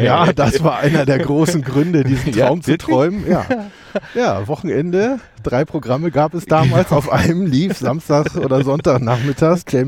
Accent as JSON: {"language": "German", "region": "Hamburg", "country": "Germany", "tie": "born or raised there", "also_born_or_lived": "Kiel", "said": "Und bin dann groß geworden in Hamburg. Das hat viel geprägt, unter anderem glaube ich auch noch ein bisschen die Sprache."}